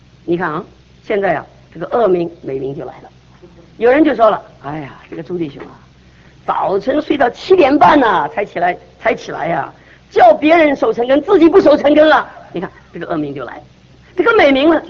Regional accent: Taiwan; 我是台湾来的嘛

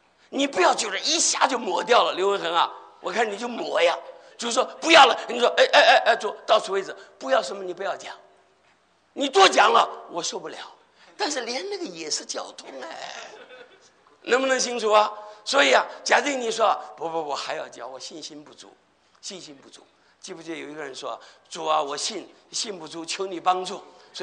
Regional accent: Henan, China; 我在河南呢长大的，这河南话讲得很好。

